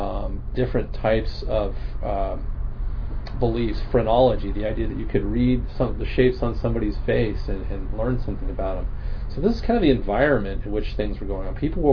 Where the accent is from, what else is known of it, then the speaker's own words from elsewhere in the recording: Cupertino, California, United States; when I was growing up, knew. Nobody knew it. I came from Cupertino, California.